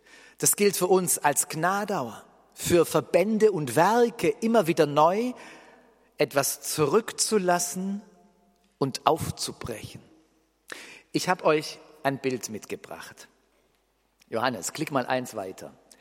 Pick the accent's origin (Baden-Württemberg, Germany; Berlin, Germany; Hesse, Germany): Baden-Württemberg, Germany; Und ehrlich gesagt, ich bin Schwabe.